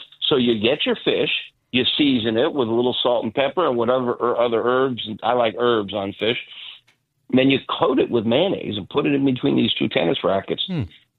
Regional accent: Florida, United States; I tell you, first of all, I was raised in Florida.

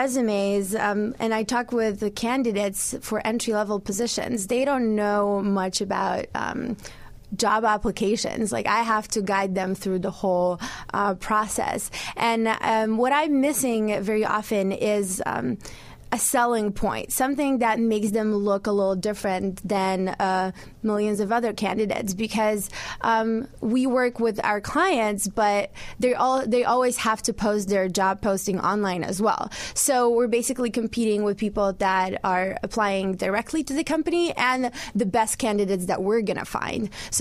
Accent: Poland; English is a second language; now in United States; I know because I'm in the United States and I came from Poland.

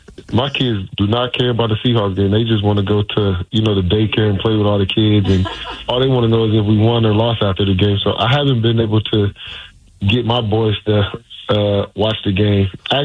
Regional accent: Cleveland, Ohio, United States; I'm from Cleveland originally, so that's Big Ten country.

